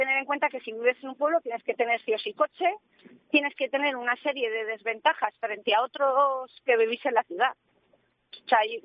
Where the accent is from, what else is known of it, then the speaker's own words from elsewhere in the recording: Barasoain, Navarre, Spain; tenemos una escuela en el propio pueblo en el que soy, de Barasoain.